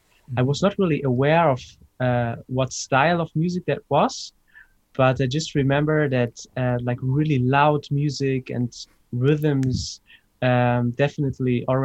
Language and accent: English; Hamburg, Germany; Yeah, I grew up in Hamburg, north of Germany